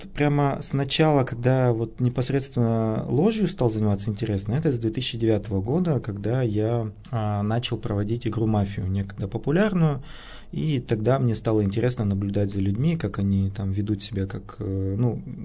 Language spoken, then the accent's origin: Russian; Nizhny Tagil, Sverdlovsk Oblast, Russia; now in Yekaterinburg, Russia; я сам из Нижнего Тагила, ну, сейчас живу в Екатеринбурге, но до сих пор не выписался